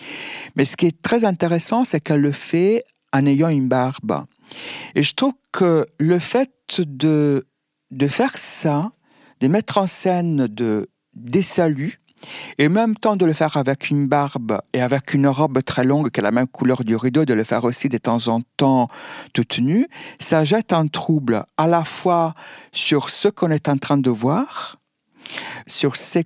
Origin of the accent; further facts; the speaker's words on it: Italy; French is a second language; now in France; je viens d'Italie, je suis venue en France.